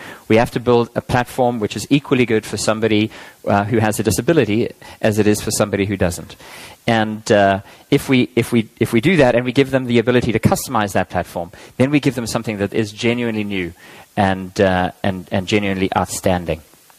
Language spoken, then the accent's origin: English; South Africa; I'm South African, and it happens to be that this project is from South Africa